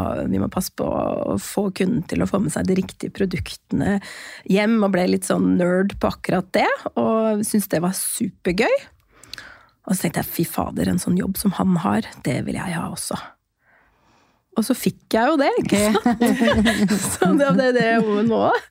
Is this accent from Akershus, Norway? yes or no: no; Hamar, Innlandet, Norway; men jeg kom jo egentlig fra Hamar og valgte å ta lærlingtida mi i Kristiansand.